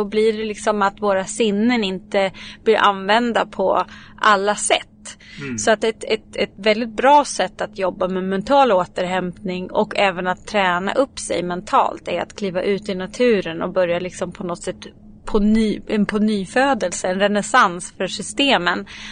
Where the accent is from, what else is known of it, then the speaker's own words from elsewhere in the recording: Eskilstuna, Södermanland, Sweden; Jag är från Eskilstuna, ja. Precis, och geografiskt också.